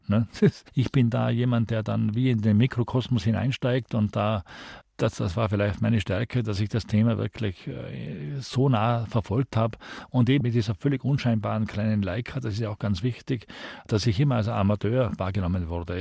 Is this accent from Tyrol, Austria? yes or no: yes; Tyrol, Austria; ich in Tirol mit Ausstellungen null präsent bin. Oder ich mache auch keine Buchvorstellungen in meiner Heimat.